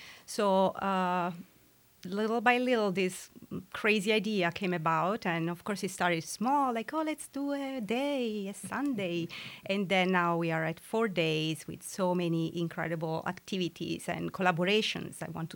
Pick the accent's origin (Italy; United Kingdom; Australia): Italy; English is a second language; moved away as an adult; now in Portland, United States; I'm actually not from Portland, and not from the United States. And so I moved here 3 years ago, actually, and I lived, I'm originally from Italy, and I actually left Italy because I found it so homogeneous.